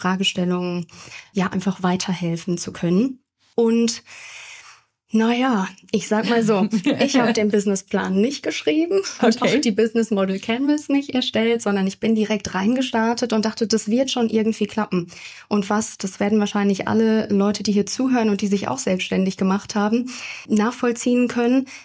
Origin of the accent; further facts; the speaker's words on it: Bochum, North Rhine-Westphalia, Germany; Ich bin Bochumer Moderatorin und Kommunikatorin, selbstständig, solo-selbstständig.